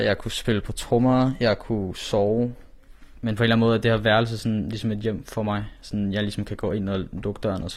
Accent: Frederiksberg, Capital Region of Denmark, Denmark; Jeg er 15 år gammel, og jeg kommer fra Frederiksberg.

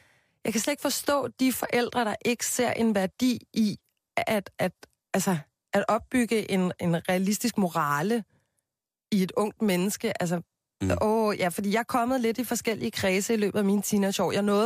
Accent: Copenhagen, Capital Region of Denmark, Denmark; Jeg er vokset op på Christianshavn med min mor og min far, en storesøster, en lillesøster og en lillebror.

